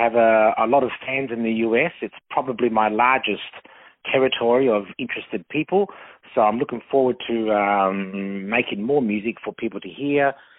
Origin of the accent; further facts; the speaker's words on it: Melbourne, Victoria, Australia; Well, yes, I'm from Melbourne, Australia